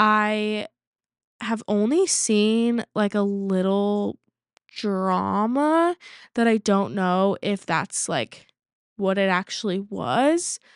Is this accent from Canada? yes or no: no; Utah, United States; because I'm from Utah, so I don't know how it is from someone else like coming to visit and visit a family.